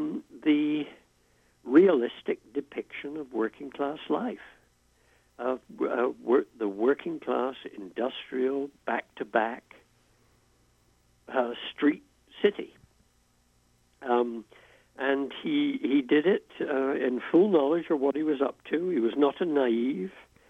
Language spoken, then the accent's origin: English; England, United Kingdom; also born or lived in United States; I mean, I am English, and you hear that, but I don't know. I didn't live most of my adult life in the U.S. for nothing.